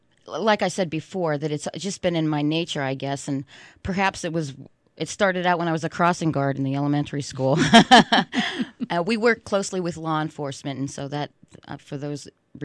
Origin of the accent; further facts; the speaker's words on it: Pennsylvania, United States; I grew up in Crawford County, which, of course, abuts the Venango County.